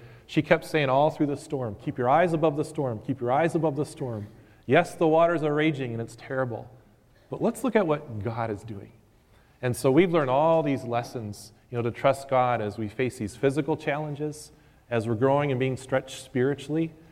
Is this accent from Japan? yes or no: yes; Japan; moved away as an adult; So, born there, grew up there, came back here for college